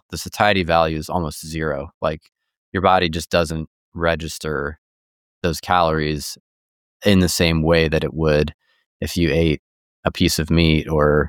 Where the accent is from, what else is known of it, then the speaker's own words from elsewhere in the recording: France; which is what was my experience growing up in France